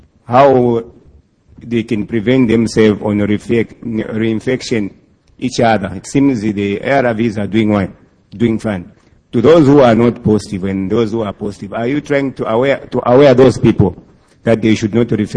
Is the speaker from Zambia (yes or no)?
yes; Zambia; from Zambia.